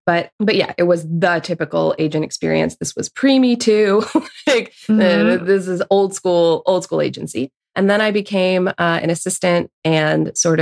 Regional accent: Los Angeles, California, United States; I'm from Los Angeles. I grew up surrounded by the industry.

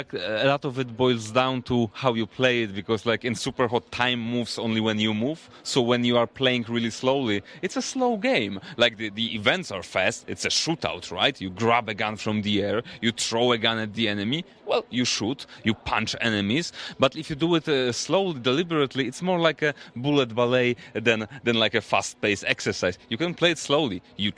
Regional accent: Poland; We come from Poland.

